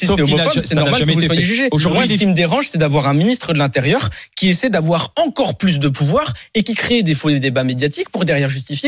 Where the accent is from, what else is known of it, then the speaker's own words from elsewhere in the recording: Île-de-France, France; Moi, je suis pas marseillais, je suis du Val-de-Marne